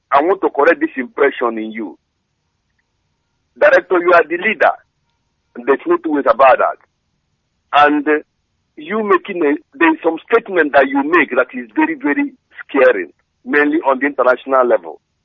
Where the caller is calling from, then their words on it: Trondheim, Trøndelag, Norway; I'm calling from Norway, in Trondheim.